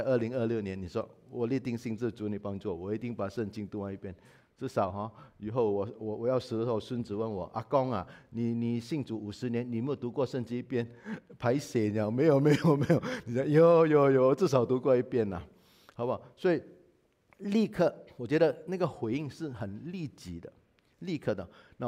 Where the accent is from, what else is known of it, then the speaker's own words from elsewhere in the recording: Singapore; 我们新加坡人太喜欢主动了